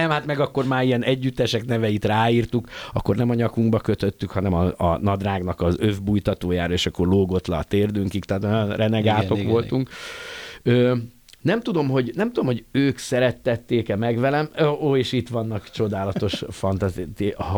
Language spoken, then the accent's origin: Hungarian; Budapest, Hungary; Én a Terézvárosban nőttem fel, a Király utcában, Király utca Akászfa sarkán.